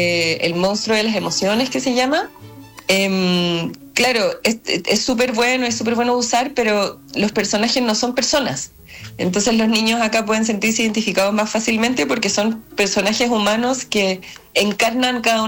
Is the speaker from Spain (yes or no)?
no; Chile; que creo que también es súper parte de nuestro dialecto chileno